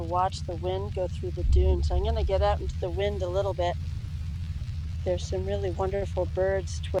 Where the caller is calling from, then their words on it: New England, United States; I'm calling in from a beach in New England.